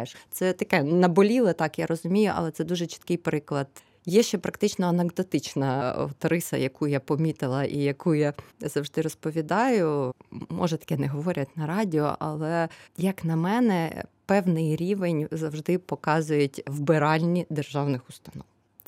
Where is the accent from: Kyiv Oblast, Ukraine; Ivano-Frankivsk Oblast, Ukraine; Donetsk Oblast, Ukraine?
Kyiv Oblast, Ukraine; Boryspil; now in Panevėžys, Lithuania; Я ж теж з невеликого міста, ми з Борисполя, і вони приблизно десь однакові за розміром